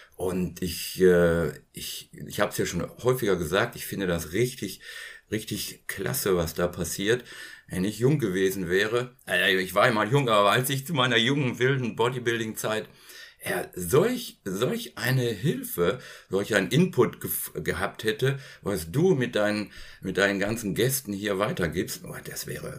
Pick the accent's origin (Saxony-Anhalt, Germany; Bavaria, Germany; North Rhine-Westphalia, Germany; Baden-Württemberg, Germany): North Rhine-Westphalia, Germany; Herford; ich komme ja aus der Provinz hier in Ostwestfalen, in Herford, bin ich groß geworden, lebe ich immer noch.